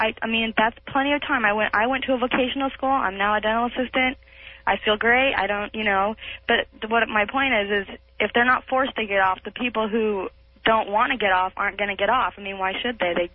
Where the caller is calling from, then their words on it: Portland, Oregon, United States; And then I moved to Oregon. I'm calling from Portland.